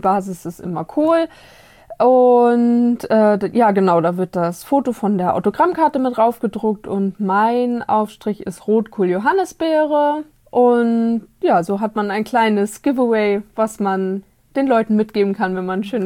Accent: Mecklenburg-Vorpommern, Germany; Ursprünglich komme ich von der Ostsee aus Mecklenburg.

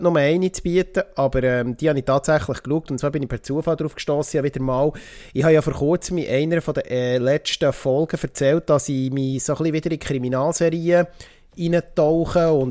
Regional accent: Austria; Ja, ich als genau. Österreicher, gell?

